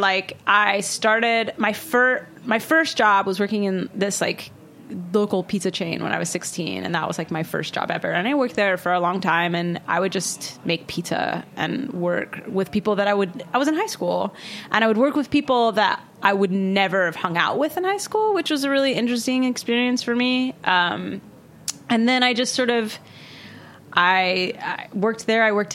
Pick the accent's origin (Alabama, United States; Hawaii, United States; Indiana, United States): Hawaii, United States; where I lived, where I grew up in Hawaii, my parents were super into going to church.